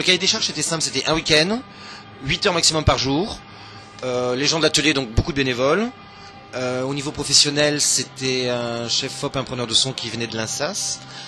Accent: France; now in Brussels, Belgium; Donc, je suis français, j'habite à Bruxelles.

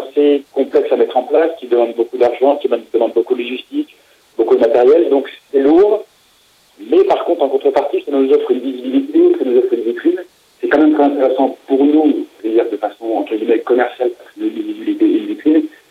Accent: France; on est français, on l'assume parfaitement

